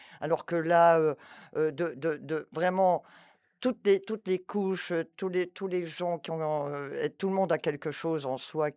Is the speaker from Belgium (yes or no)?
no; Saint-Étienne-lès-Remiremont, Grand Est, France; Non, et je suis de Saint-Étienne-lès-Remiremont quand même.